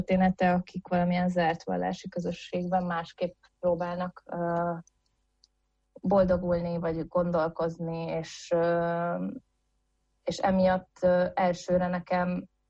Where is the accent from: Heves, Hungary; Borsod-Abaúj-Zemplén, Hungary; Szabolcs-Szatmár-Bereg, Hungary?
Szabolcs-Szatmár-Bereg, Hungary; Nyíregyháza; én nyíregyházi vagyok, és ugye ezen az észak-kelet-magyarországi területen is nagyon sok hasonló haszit közösség élt